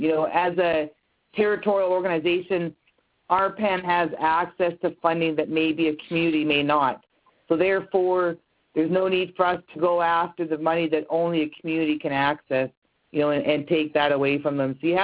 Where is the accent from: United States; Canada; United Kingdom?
Canada; Kingston, Ontario; also born or lived in Cambridge Bay, Canada / Baker Lake, Canada; in Kingston, Ontario. That said, I did live in Cambridge Bay, Nunavut, for 8 years. I lived in Baker Lake, Nunavut, for 2 years.